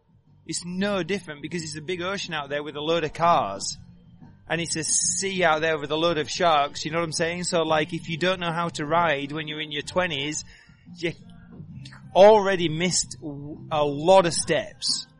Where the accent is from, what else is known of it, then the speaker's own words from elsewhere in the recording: England, United Kingdom; growing up in England in kind of like late 70s, early 80s as being like a little kid